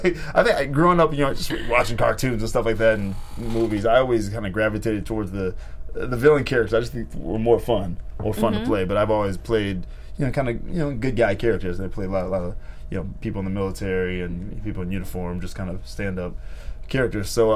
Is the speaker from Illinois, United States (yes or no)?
yes; Chicago, Illinois, United States; also born or lived in North Carolina / San Diego / Virginia; now in Los Angeles, United States; I was born in Chicago, like Chicago proper, and then since my dad was a Marine, we moved to North Carolina for